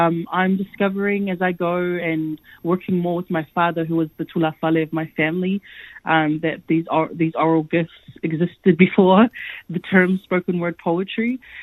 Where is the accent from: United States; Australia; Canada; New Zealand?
New Zealand; especially being part of the diaspora, which I am part of, as a Samoan person that grew up and was born and raised in New Zealand.